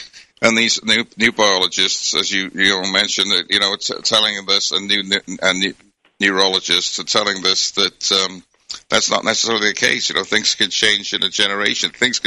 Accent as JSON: {"language": "English", "country": "United Kingdom", "tie": "born or raised there", "moved": "yes", "lives_now": "United States", "said": "I hadn't lived in the States long enough because I grew up in Britain"}